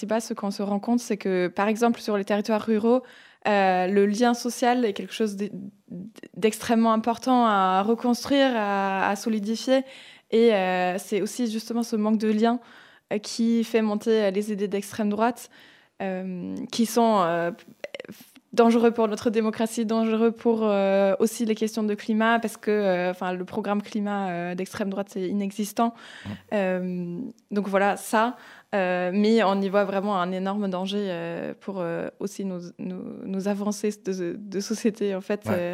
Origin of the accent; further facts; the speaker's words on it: Strasbourg, Grand Est, France; Moi, je viens de Strasbourg.